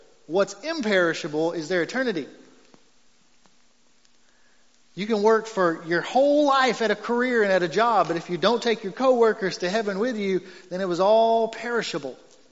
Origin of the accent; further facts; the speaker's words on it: Texas, United States; I mean, I'm a Texan to the core, so no offense, but this is better here.